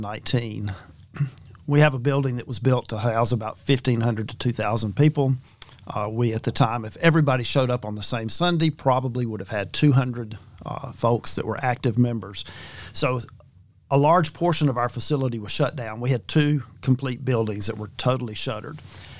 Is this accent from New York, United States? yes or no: no; Alabama, United States; So when I was a kid growing up in South Alabama, I had family that lived in the Birmingham area.